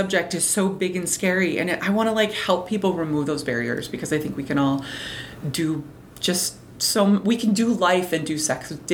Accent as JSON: {"language": "English", "region": "Minnesota", "country": "United States", "said": "And this is, again, I am from Minnesota"}